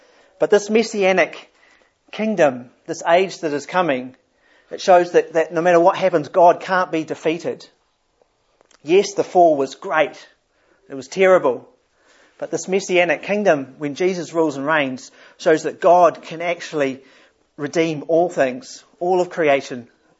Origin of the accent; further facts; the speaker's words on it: Germany; accent: German; English is a second language; I think that's how you pronounce it. Not bad. With my German accent, not quite.